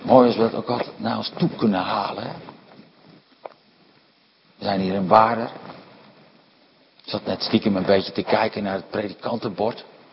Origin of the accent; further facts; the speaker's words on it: Katwijk, South Holland, Netherlands; Ik ben geboren en getogen in Katwijk aan Zee.